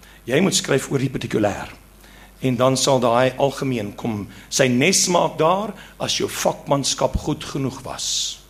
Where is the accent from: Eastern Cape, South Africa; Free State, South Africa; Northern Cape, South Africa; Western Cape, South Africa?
Eastern Cape, South Africa; ek kom van die Ooskaap, waar ek groot geword